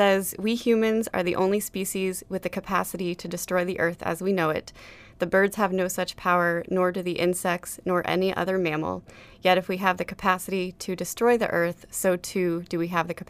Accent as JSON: {"language": "English", "region": "Colorado", "country": "United States", "tie": "born or raised there", "said": "I grew up in Colorado, where the state bird is the lark bunting."}